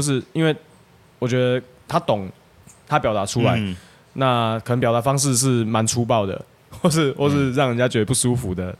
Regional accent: Tainan, Taiwan; first language Taiwanese; 因为我是台南来的，对

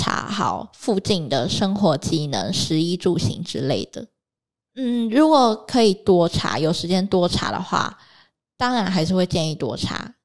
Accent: Pingzhen, Taoyuan, Taiwan; 我是从桃园平镇来的，那我们就是马路都是很单纯的四线道

